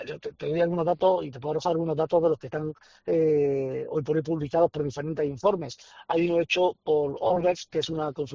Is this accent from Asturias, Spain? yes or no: no; Granada, Andalusia, Spain; más allá como granadino, que me siento orgulloso de mi ciudad